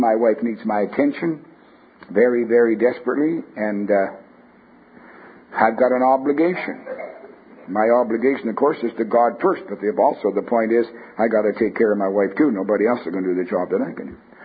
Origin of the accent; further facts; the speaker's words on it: Canada; born there; I was born in Canada. We had to register our armaments every time you bought something.